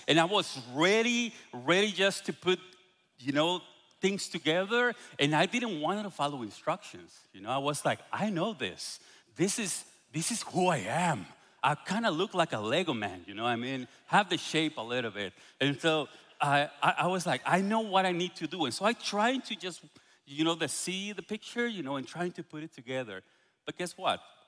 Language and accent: English; Guatemala; moved away as an adult; now in United States; I'm from Guatemala, okay? So I'm Guatemalan. Me and my wife, we came 5 years ago.